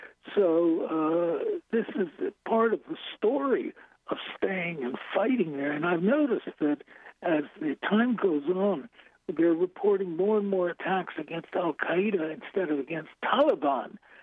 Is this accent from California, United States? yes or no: no; New York City, New York, United States; You know, I'm from New York City where everything's falling apart.